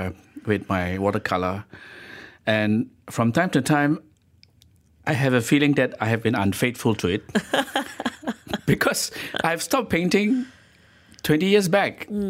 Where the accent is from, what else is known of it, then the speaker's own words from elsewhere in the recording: Kajang, Selangor, Malaysia; For me, I grew up in a shop house. Shop house is not a romantic idea to me.